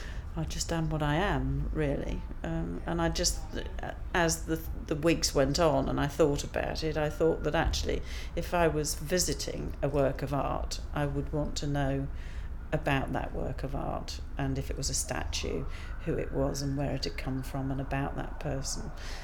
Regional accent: Croydon, London, United Kingdom; also born or lived in Streatham / North East England; now in West Midlands, United Kingdom; No, I was born in Streatham, lived most of my life in Croydon, really.

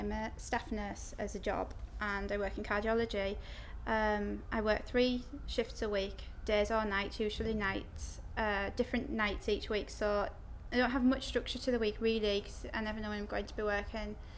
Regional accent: Middlesbrough, North East England, United Kingdom; I'm 32 and I'm from Middlesbrough.

